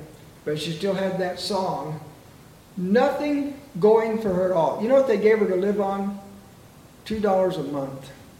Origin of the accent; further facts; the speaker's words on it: Springfield, United States; I grew up in Springfield, Southside, and the worship service were tremendous incentives for me to follow Jesus.